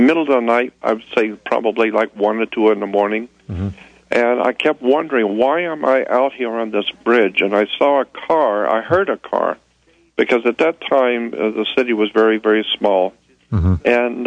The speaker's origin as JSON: {"language": "English", "town": "Pensacola", "region": "Florida", "country": "United States", "tie": "born there", "said": "I was born in a town called Pensacola, Florida."}